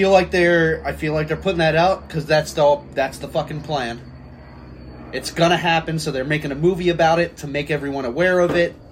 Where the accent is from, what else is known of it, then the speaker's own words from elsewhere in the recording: New Jersey, United States; Like, I'm from Jersey. I got pork roll, baby.